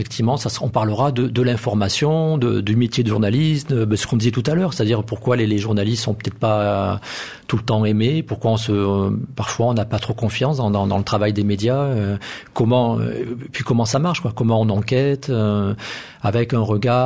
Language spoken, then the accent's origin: French; Sète, Occitanie, France; Moi, je suis originaire plutôt du côté de Sète. Hein. J'ai grandi à Sète, donc dans l'Hérault.